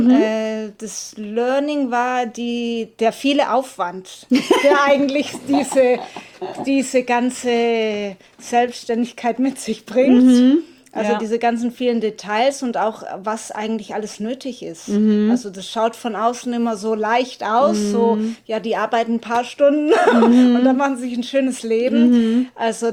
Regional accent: Spain; German is a second language; ich komme aus Spanien, bin dort wohnhaft schon seit vielen Jahren

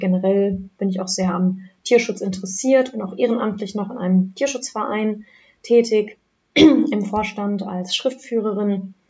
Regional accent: Schaumburg, Lower Saxony, Germany; Also ich komme nämlich gar nicht aus der Wedemark, ich komme ursprünglich aus Schaumburg und da habe ich jahrelang am Bückeberg gewohnt

